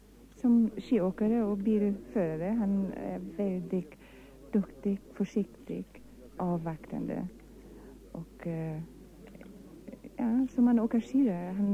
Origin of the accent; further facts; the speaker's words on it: Brazil; Swedish is a second language; now in Sweden; Inte numera, men som liten i Brasilien seglade jag ganska så mycket.